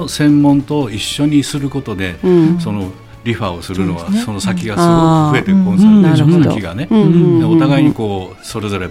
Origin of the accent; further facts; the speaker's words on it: Fukuoka, Japan; 福岡から来ました